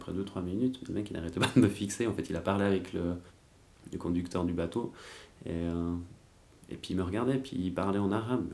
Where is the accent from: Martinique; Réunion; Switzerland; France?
Switzerland; Puis je fais, je suis suisse.